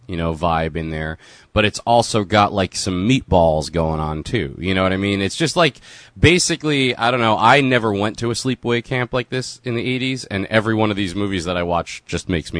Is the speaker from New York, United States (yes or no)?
no; New Jersey, United States; I mean, I'm from Jersey, so from here, it was always like, that was like a predominant